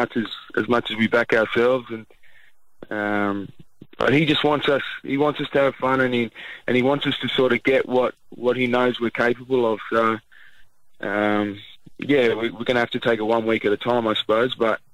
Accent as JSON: {"language": "English", "town": "Doonside", "region": "New South Wales", "country": "Australia", "tie": "born or raised there", "said": "I grew up in Doonside and moved to Mount Druitt."}